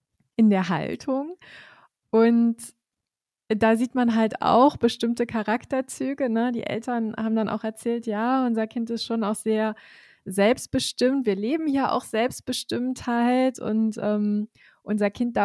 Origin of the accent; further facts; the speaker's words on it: Germany; born or raised there